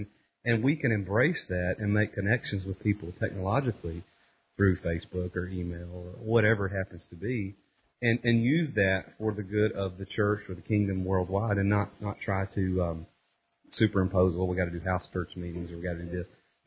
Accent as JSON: {"language": "English", "town": "Gallatin", "region": "Tennessee", "country": "United States", "said": "I'm from Gallatin, Tennessee."}